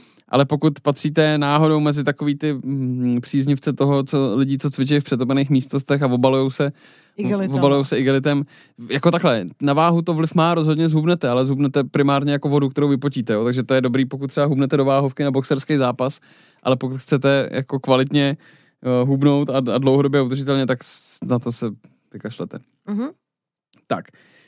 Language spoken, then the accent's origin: Czech; Liberec, Liberec Region, Czechia; já jsem z Liberce, tam je to hodně oblíbený